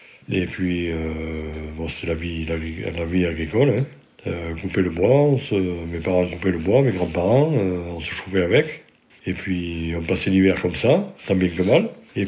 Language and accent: French; Avignon, Provence-Alpes-Côte d'Azur, France; born there; Je suis né à Avignon et mes parents habitaient à Chiné. J'ai fait mes premiers pas là-bas jusqu'à l'âge de 6 ans et demi.